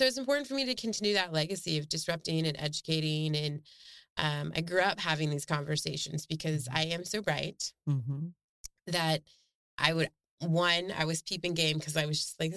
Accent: Portland, United States; We're from Portland. We've all experienced some kind of need at a different stage of our lives.

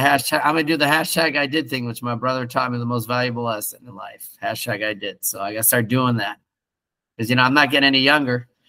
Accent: Sherman Oaks, California, United States; now in Chicago, United States; Yeah, SoCal, LA area. I grew up in Sherman Oaks.

